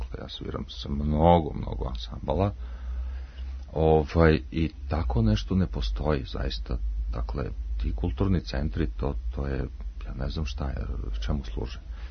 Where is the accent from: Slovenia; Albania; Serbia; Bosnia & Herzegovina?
Serbia; Bor, Bor District; eto, ja sam konkretno iz Bora, ja nisam svirao u Boru